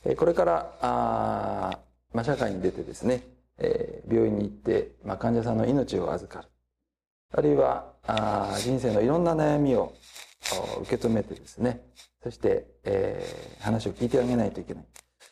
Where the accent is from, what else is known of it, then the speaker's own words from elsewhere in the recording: Toyama, Japan; 私は先ほどご紹介いただいたように、雪の深い、北陸地方のですね、富山県の出身です。